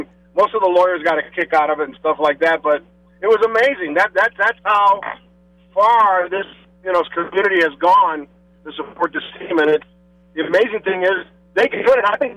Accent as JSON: {"language": "English", "town": "Miami", "region": "Florida", "country": "United States", "said": "when I'm from Miami"}